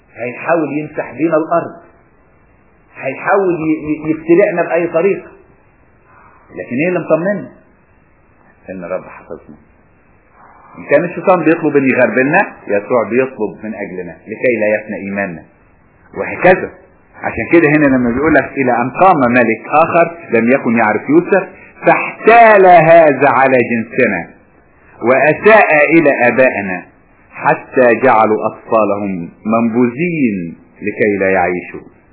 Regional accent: Upper Egypt, Egypt; انا لما كنت امشي عندنا في الصعيد

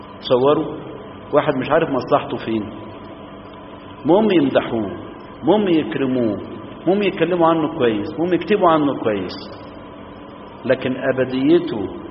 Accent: Minya, Minya Governorate, Egypt; وكتير من الامهات عندنا في الصعيد وعندنا في المنيا خصوصا عاشوا في الظل وعاشوا ورا الابواب

